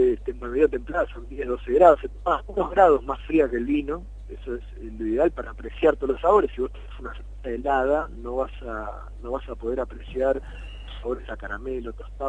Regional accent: Argentina; En Argentina somos 52.000 más o menos cerveceros caseros que hacemos nuestra cerveza en casa.

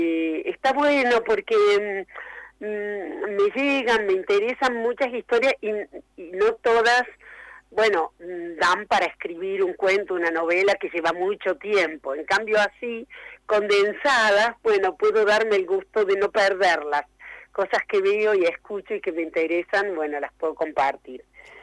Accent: Oliva, Córdoba, Argentina; also born or lived in Arroyo Cabral; Villa María, y me crié todo el tiempo, infancia y adolescencia, en Oliva.

